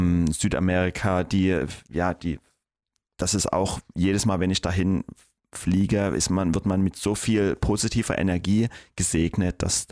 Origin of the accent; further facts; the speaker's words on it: Dresden, Saxony, Germany; Dresden ist ist die Stadt, die mich natürlich ist meine Heimat